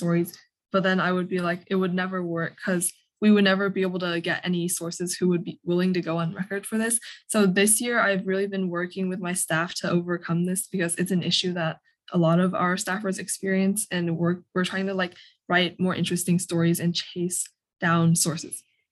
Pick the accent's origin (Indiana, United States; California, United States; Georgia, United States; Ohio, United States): Georgia, United States; Johns Creek; I'm from Johns Creek, Georgia, near Atlanta, and I'm the editor-in-chief of The Messenger at Northview High School.